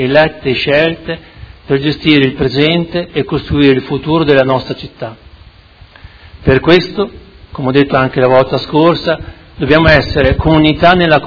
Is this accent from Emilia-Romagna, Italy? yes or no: yes; Modena, Emilia-Romagna, Italy; Da modenese in modenese la traduco così.